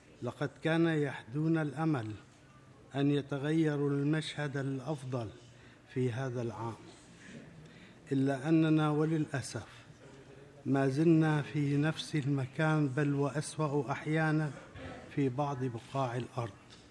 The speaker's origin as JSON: {"language": "Arabic", "country": "Syria", "said": "وعندما لم تنفع هذه السياسة في بعض الدول بما فيها بلادي سوريا"}